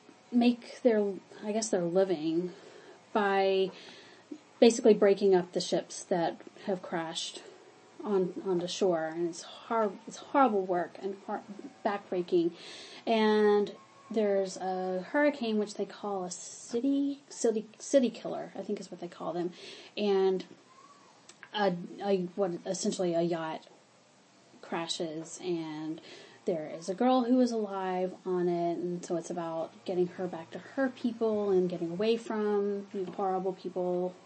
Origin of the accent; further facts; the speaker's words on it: Mississippi, United States; now in Houston, United States; I grew up in Mississippi, and in Houston we're only about 45 minutes from the Gulf Coast.